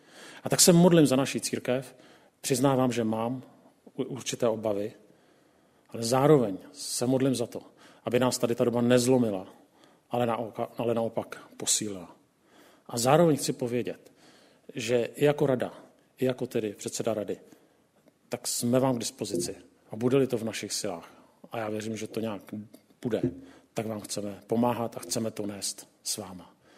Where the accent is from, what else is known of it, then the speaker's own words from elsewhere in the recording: Prague, Czechia; jsem z Prahy